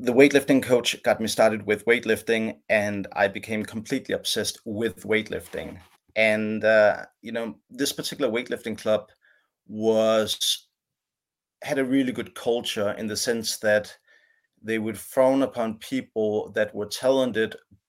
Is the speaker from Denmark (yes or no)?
yes; Capital Region of Denmark, Denmark; I grew up in the Danish countryside, approximately 40 kilometers north of Copenhagen, not far from where we're living right now. And I went to a small local school, which stopped at the 7th grade.